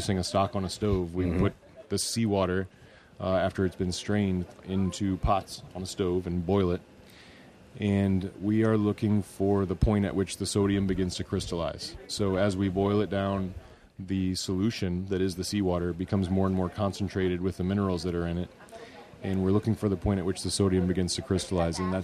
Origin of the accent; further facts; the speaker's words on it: Pensacola, Florida, United States; also born or lived in Opelika, Alabama; I did grow up in the South. I was born in Opelika, Alabama. My parents lived in Auburn, and we moved to Pensacola, Florida shortly thereafter that.